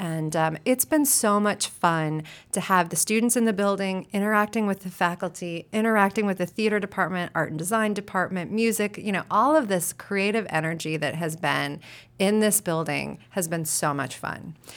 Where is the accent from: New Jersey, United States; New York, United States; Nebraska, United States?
Nebraska, United States; I came from Cleveland, Ohio. That's not actually where I'm from. I'm from Nebraska originally.